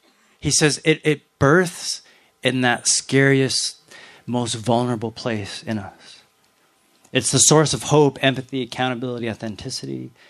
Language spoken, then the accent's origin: English; Canada; So I grew up in two kind of subcultures that didn't teach me how to be vulnerable. So I'm Canadian Chinese.